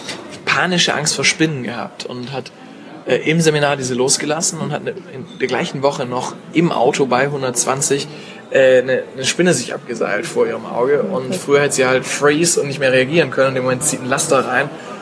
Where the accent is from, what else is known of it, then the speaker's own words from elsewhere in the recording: Stuttgart, Baden-Württemberg, Germany; Ich komme aus Stuttgart, ich fahre auch gern Autos, die von dort kommen.